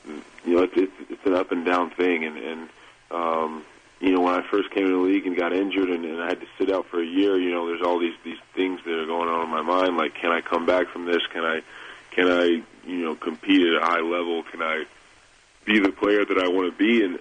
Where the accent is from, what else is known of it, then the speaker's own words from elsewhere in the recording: Oklahoma, United States; I grew up in Oklahoma. I went and played college basketball in Oklahoma, and you know, I was an Oklahoma guy all the way.